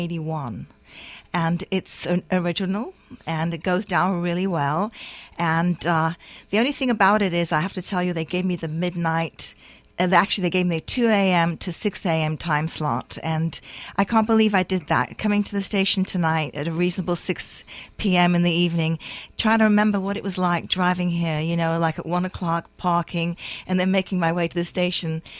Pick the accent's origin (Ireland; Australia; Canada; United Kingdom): United Kingdom; England; now in Mountain View, United States; I have a background with listening to pirate radio growing up in England and knowing how it can affect people's lives. Okay, so moved to Mountain View